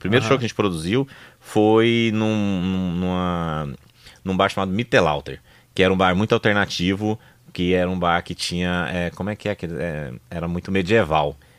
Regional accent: Goiânia, Goiás, Brazil; E eu já tinha, tipo, pensado nisso em Goiânia, quando eu sou de Goiânia.

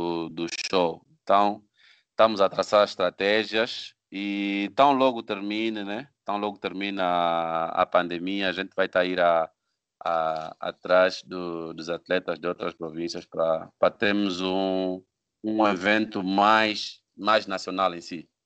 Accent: Angola; Claro, eu como angolano, para mim, primeiro é sempre o angolano.

